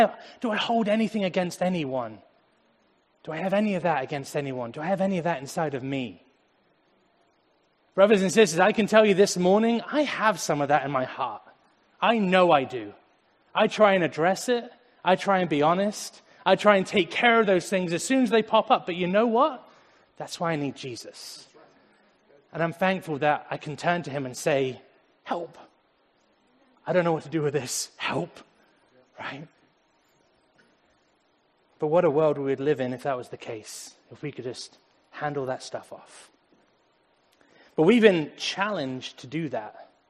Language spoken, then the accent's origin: English; Andover, South East England, United Kingdom; Andover is where I grew up in England. It's a tiny little town in the south.